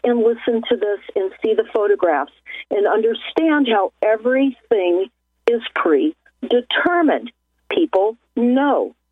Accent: Pacific Palisades, California, United States; also born or lived in Santa Monica / Malibu; Again, I was born in Santa Monica. I grew up in and going around the Pacific Palisades as a young girl. It's gone. And I grew up in Malibu, and I was evacuated when I was only 11.

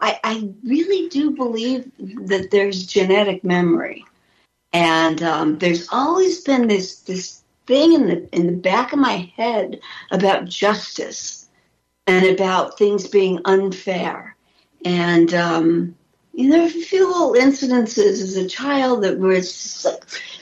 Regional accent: Los Angeles, California, United States; I grew up in the Watts riots.

